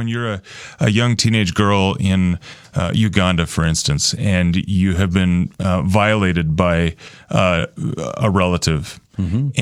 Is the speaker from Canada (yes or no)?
yes; Canada; now in Albuquerque, United States; I am Canadian. Very proud of it. And I've been in Albuquerque for about 7 years now.